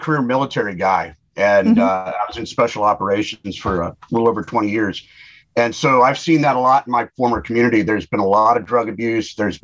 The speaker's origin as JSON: {"language": "English", "region": "Maryland", "country": "United States", "said": "And we're both from Maryland."}